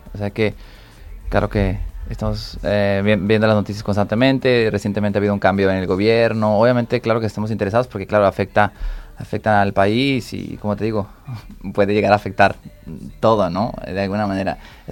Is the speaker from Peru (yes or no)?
no; Mexico City, Mexico; now in Barcelona, Spain; Para nosotros como buenos mexicanos de la ciudad que venimos